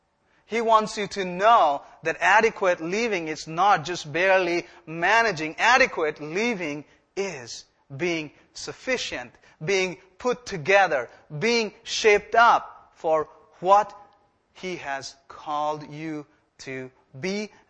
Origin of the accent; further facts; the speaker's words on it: India; because I'm international. I come from India.